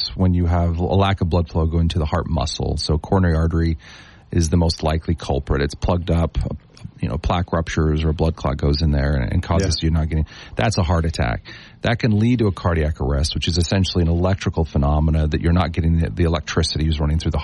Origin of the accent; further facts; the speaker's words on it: Salt Lake City, Utah, United States; born there; now in St. George, United States; So I was born in Salt Lake City.